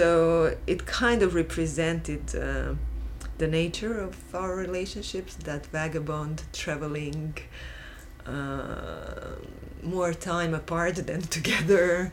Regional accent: Croatia; So we come from Croatia.

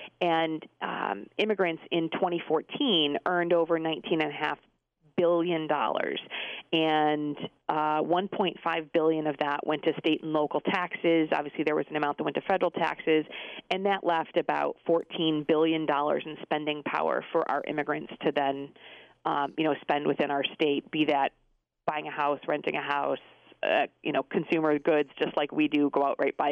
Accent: Michigan, United States; even those of us who've been born and raised in Michigan our whole lives, that was confusing.

